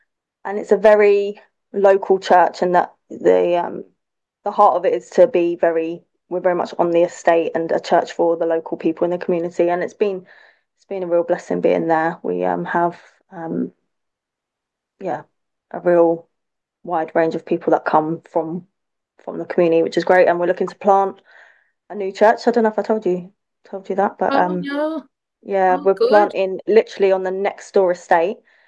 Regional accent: Brighton, South East England, United Kingdom; I grew up in Brighton.

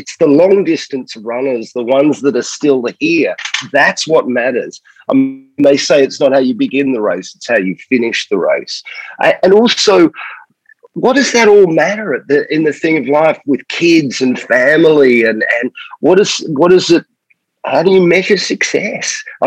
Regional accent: Australia; now in United Kingdom; I haven't lived there for a while. But Australia

